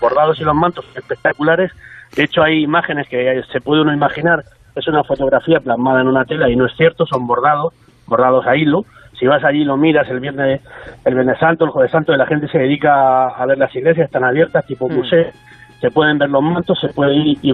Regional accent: Lorca, Region of Murcia, Spain; Estoy en Murcia capital, pero técnicamente la llamada es de Lorca porque soy lorquino y el estar ahora mismo en Murcia es casi un accidente. De hecho, vengo de Lorca, o sea que sí, estoy en Murcia capital.

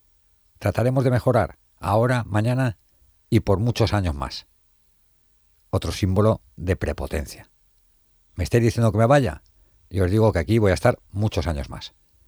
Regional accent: Chirivella, Valencian Community, Spain; con él por las mañanas iba a ver el equipo de mi pueblo, el Chirivella, y por las tardes, los domingos, a Mestalla a ver al Valencia.

